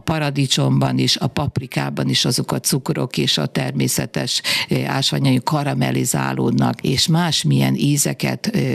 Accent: Kanjiža, Vojvodina, Serbia; born there; Én vajdasági vagyok, magyar kanizsán születtem, egy olyan közösségbe, amely több nemzetiségű

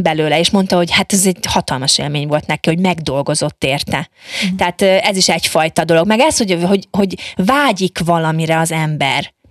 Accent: Balotaszállás, Bács-Kiskun, Hungary; Igen, én faluban nőttem föl, Balotaszálláson

